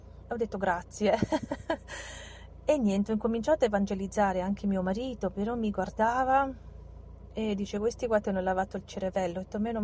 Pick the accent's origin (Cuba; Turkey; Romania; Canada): Romania; Arad, Arad County; Italian is a second language; now in Italy